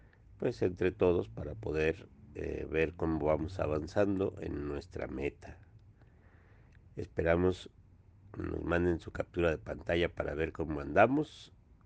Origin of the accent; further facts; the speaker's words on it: Iztacalco, Mexico City, Mexico; Nosotros somos un grupo de Iztacalquenses organizados que queremos cambiar nuestra alcaldía para bien.